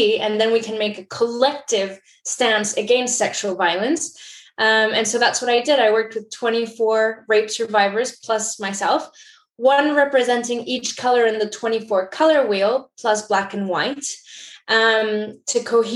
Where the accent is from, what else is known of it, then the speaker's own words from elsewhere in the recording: Mexico; when I grew up in Mexico, which is where I'm originally from.